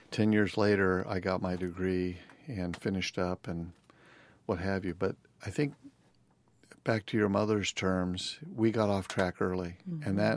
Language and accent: English; Los Angeles, California, United States; Growing up in Los Angeles